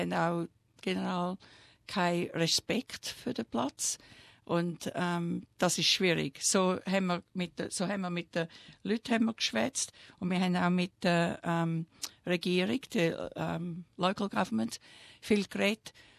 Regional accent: Melbourne, Victoria, Australia; born there; first language Swiss German; German is a second language; ich bin in Melbourne geboren. Schon lange her. und ich habe Schweizerdeutsch geredet, bis ich etwa 6 Jahre alt war. Erst in der Schule habe ich dann Englisch gelernt. So daheim, mein Vater war Polnisch und meine Mutter Schweizerin.

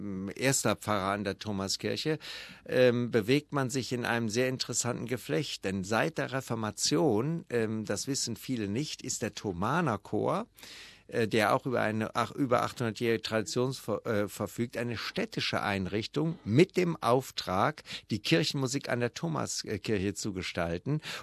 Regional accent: Düsseldorf, North Rhine-Westphalia, Germany; ich bin in Düsseldorf groß geworden

